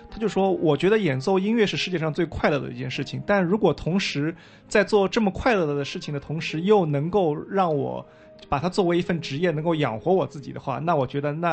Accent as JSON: {"language": "Chinese", "region": "Shanghai", "country": "China", "lives_now": "New York, United States", "said": "我来自上海，现在在纽约学习这个贝斯。"}